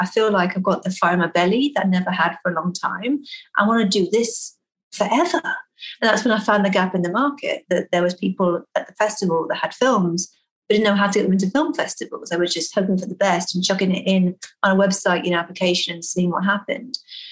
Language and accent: English; West Midlands, United Kingdom; moved away as an adult; also born or lived in Wales / London; now in Texas, United States; UK. So I was born and raised in an area called Worcestershire that's near a place called Birmingham.